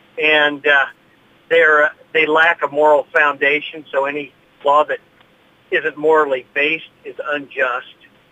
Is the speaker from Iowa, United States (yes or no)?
yes; Mount Pleasant, Iowa, United States; also born or lived in Sheraton, Iowa; Well, I'm a fifth-generation Iowan and born in Sheraton. I grew up in Mount Pleasant pretty much from kindergarten on.